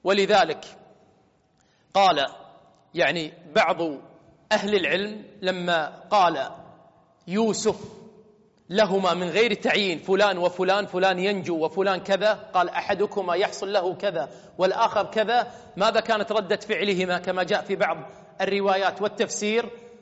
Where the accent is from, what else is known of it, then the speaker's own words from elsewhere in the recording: Kuwait; عاد ما شاء الله عندنا في الكويت حنا على كيفك